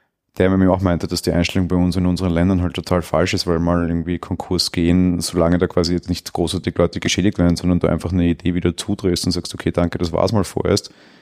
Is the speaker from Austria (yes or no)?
yes; Austria; Die Firma Aldi, bei uns in Österreich heißt es Hofer